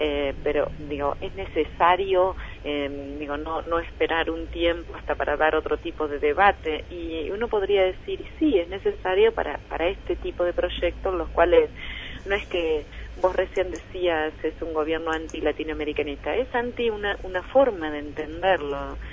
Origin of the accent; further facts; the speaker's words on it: La Plata, Buenos Aires Province, Argentina; todo lo que sabemos, además siendo platenses